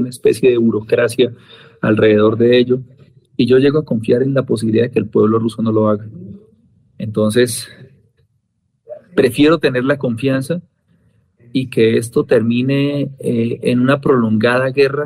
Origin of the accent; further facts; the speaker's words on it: Santander, Colombia; Aquí en Colombia, yo soy santandereano